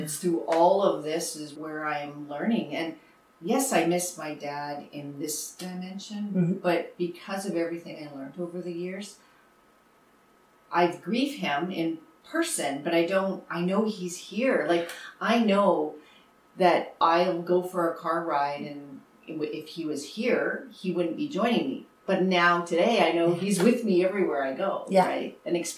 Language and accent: English; Winnipeg, Manitoba, Canada; I'm from Winnipeg, so born and raised Manitoban. Both of my parents grew up. I've had the luxury of my life of being a farm girl and a city girl.